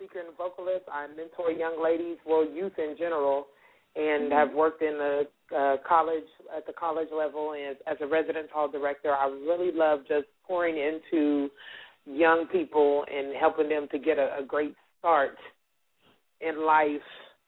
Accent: Wichita, Kansas, United States; I definitely not only wanted people to imagine what my life was like growing up in Wichita, Kansas

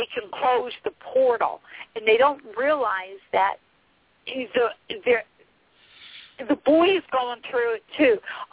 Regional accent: Pennsylvania, United States; And I'm from Pennsylvania also to let you know

